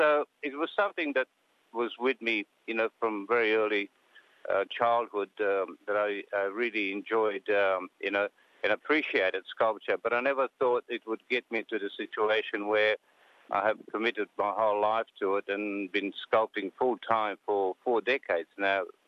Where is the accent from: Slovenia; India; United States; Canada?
Slovenia; Ljubljana; English is a second language; now in Australia; I was born in Ljubljana in 1947. And my parents lived in Ljubljana. My father was Slovenian. My mother came from Primorje. As far back as I remember, we lived in Ljubljana on the outskirts where there was a ceramic factory.